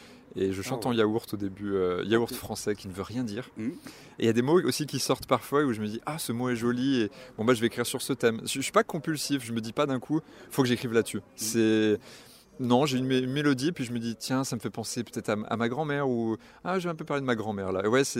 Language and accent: French; Lyon, Auvergne-Rhône-Alpes, France; Alors, je viens de Lyon.